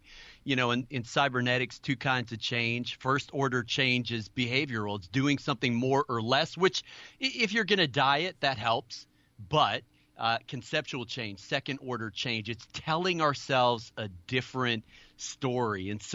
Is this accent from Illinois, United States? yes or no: yes; Chicago, Illinois, United States; also born or lived in Minneapolis; now in Capitol Hill, United States; I was born in Minneapolis, grew up in the Chicago area, so I'm a Midwestern person by history. But we've lived on Capitol Hill now for 25 years.